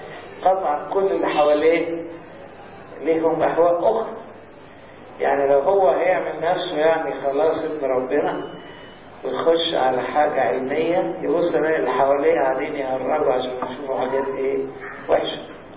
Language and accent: Arabic; Egypt; كنا نقول تقدم الكمبيوتر عندنا في مصر بسيط لأنه غالي